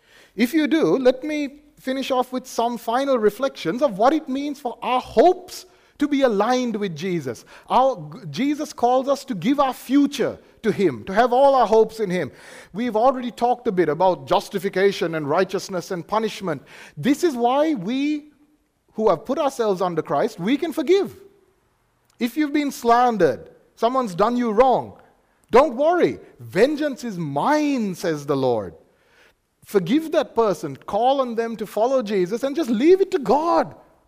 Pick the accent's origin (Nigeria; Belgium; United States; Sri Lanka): Sri Lanka; now in Australia; I am from Sri Lanka myself.